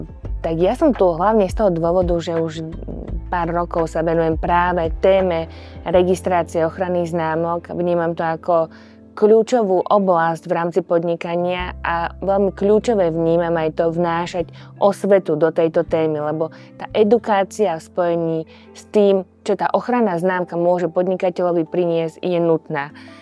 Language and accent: Slovak; Žilina Region, Slovakia; ja som rodená Oravčanka